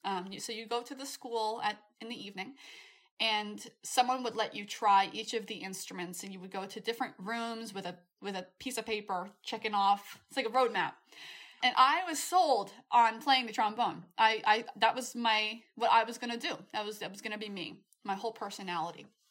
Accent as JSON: {"language": "English", "region": "New York", "country": "United States", "said": "Before that, I came from New York, so marching band was not necessarily a priority."}